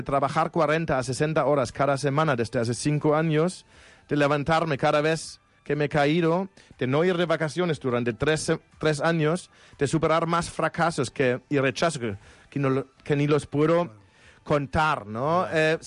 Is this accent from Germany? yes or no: yes; Germany; Spanish is a second language; Y mira, soy alemán, ¿eh?